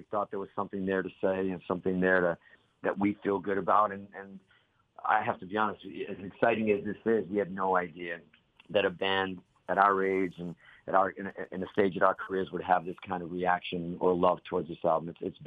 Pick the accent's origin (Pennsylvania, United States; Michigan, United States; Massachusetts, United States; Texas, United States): Massachusetts, United States; Boston; But we're from Boston. We're surrounding towns of Boston.